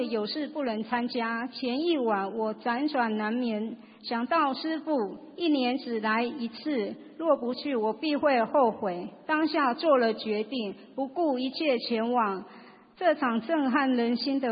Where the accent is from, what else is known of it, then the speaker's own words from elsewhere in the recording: Taipei, Taiwan; 我来自台湾台北